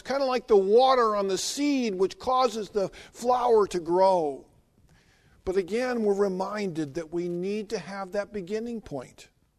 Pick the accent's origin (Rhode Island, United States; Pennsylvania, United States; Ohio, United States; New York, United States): Pennsylvania, United States; Philadelphia; I grew up in Philadelphia, and you never drank the water in Philadelphia, but the suburbs weren't so bad.